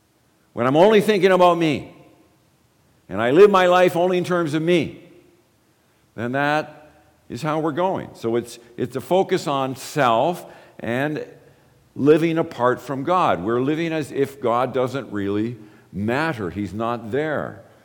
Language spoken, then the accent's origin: English; Ireland; We often think, as an Irishman, I think, well, they must come from Ireland.